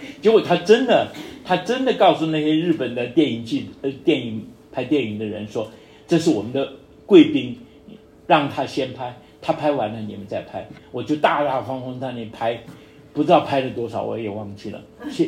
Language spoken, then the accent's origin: Chinese; Yunnan, China; born there; 对，这是我出生的地方。西南啊